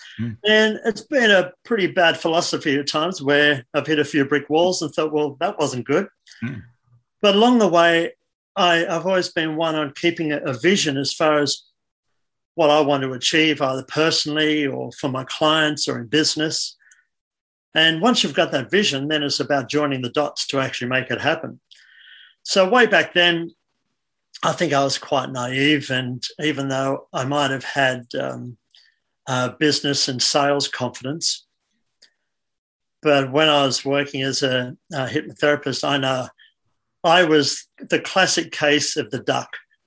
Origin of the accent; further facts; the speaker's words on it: Newcastle, New South Wales, Australia; I'm either going to go to Brisbane or Newcastle, which was my hometown. So I came back to Newcastle, and best decision in my life I've ever made.